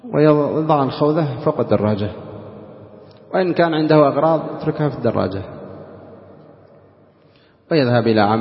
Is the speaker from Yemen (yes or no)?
yes; Yemen; هذه التي هي منتشرة عندنا في اليمن